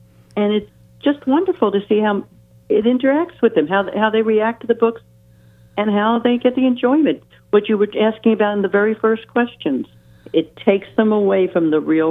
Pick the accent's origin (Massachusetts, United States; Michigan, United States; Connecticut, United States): Michigan, United States; Jackson; And I grew up in Jackson.